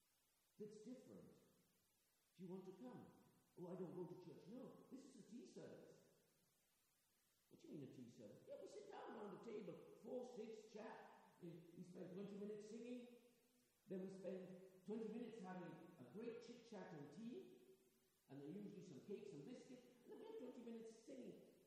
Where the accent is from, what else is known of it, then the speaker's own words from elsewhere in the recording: Argentina; accent: Argentine English; English is a second language; moved away; my accent in those days was much more in Argentine English than it was anything else, because I not long ago got to the country